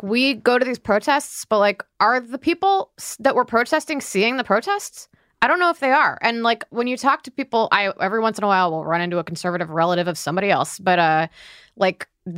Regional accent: Takoma Park, Maryland, United States; I am from Tacoma Park, Maryland

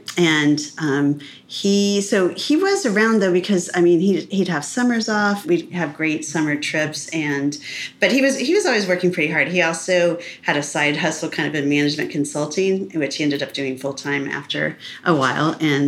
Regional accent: Evanston, Illinois, United States; born there; now in Laguna Beach, United States; I was born in Evanston, Illinois, but by the time I was going to high school, I'd lived in, I think, six states.

